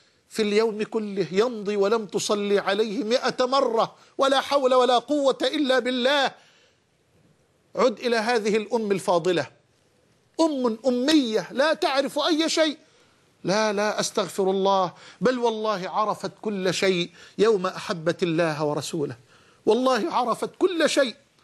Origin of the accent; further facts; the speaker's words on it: Mansoura, Dakahlia, Egypt; في مركز عندنا في المنصورة يسمى مركز شربين،